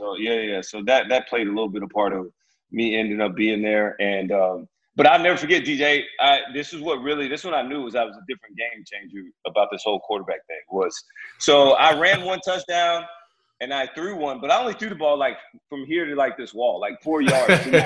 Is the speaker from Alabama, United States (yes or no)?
yes; Prattville, Alabama, United States; So it's for most people that don't know, it's pretty much dead smack in the middle of the state. All right. We're right north of Montgomery